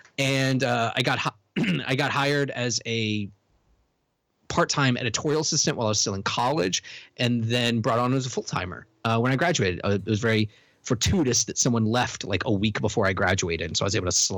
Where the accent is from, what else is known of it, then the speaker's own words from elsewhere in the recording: Richmond, Virginia, United States; So I grew up in Richmond, Virginia, and there weren't a whole lot of comic book stores